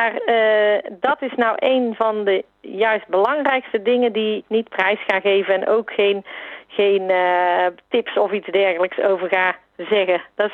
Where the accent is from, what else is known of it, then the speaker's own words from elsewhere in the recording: Alphen, Netherlands; ik eigenlijk zelf geen van oorsprong Udekotussen ben. Ik ben geboren en getogen in Alphen.